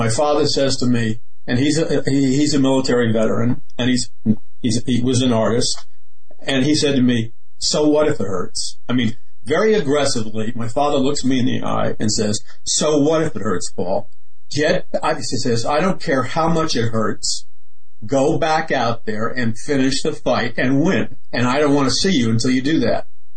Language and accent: English; Queens, New York, United States; I was raised in Queens, Jackson Heights, Queens. Trump was raised in Jamaica Estates, Queens. That was one subway stop from where I lived.